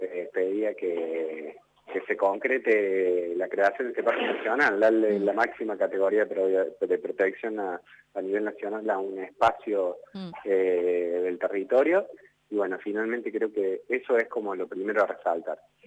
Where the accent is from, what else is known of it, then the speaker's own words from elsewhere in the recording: Río Cuarto, Córdoba, Argentina; Soy de Río Cuarto. Y me fui, mi primer destino fue Formosa y no volví más.